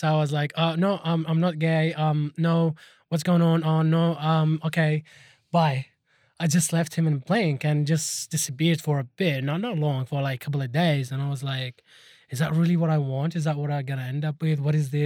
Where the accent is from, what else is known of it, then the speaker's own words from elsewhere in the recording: Iraq; I'm coming from Iraq, and we barely have these things. Like, in our country, you don't talk about your emotions.